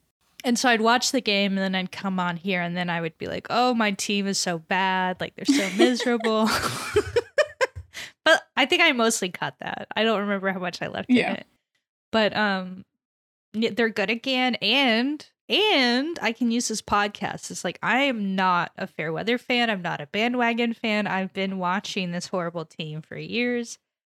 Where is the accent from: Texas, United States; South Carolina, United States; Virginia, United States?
Texas, United States; there's just something about like high school football I still don't get, even as a Texan.